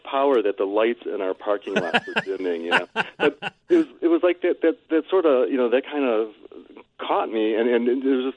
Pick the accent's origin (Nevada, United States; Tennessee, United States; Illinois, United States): Illinois, United States; Chicago; I was born in Bucktown, and when I was 10, we moved out to the suburbs.